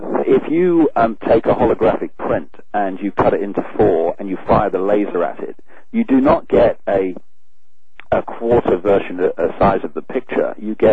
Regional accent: Leicester, East Midlands, United Kingdom; born there; I was born in Leicester, and this is who I am.

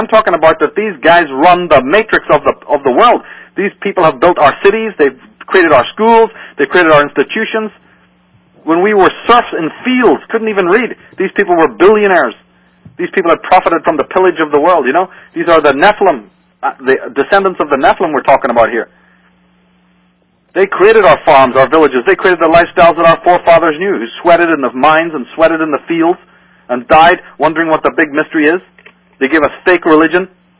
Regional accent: Ireland; I'm from Ireland, you know, so I hate to say it.

